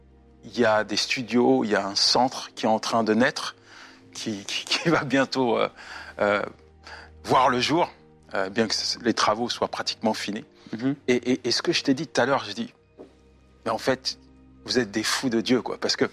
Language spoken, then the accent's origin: French; Paris, Île-de-France, France; Moi, je viens de Paris, il y a du monde, il y a de la foule